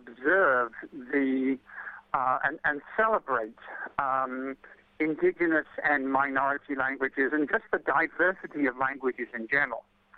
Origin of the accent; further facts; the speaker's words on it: England, United Kingdom; You know, growing up in England, as you said, really a privileged situation.